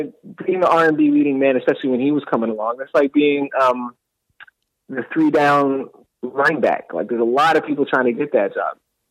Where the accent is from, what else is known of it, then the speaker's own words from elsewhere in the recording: Canada; because I'm born and raised in Canada, my parents are American, so there's a lot of my outlooks on life are very Canadian.